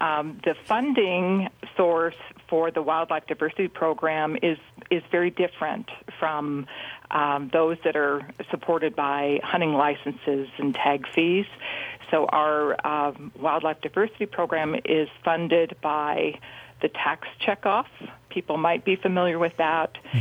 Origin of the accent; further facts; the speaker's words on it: Wisconsin, United States; also born or lived in Illinois; So growing up in the Midwest, in Wisconsin and Illinois, I remember my parents every year would take us on day trips over to the Mississippi River.